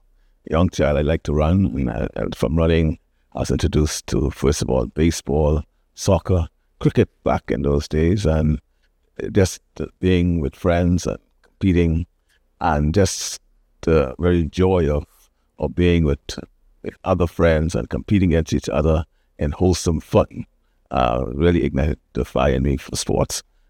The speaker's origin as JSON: {"language": "English", "region": "Cat Island", "country": "Bahamas", "tie": "born or raised there", "said": "Well, I grew up in Cat Island, and around that time we had about 5,000 back in those days."}